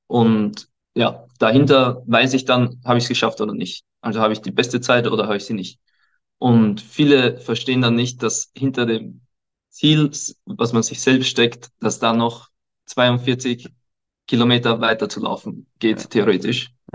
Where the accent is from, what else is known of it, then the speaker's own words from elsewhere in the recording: Austria; accent: Austrian; Und ich bin ursprünglich aus Österreich, habe also in Österreich angefangen, Basketball zu spielen. Ich glaube, man hört es ein bisschen. Also es ist nicht mein originaler österreichischer Akzent, aber das ist so das eingedeutschte Österreichisch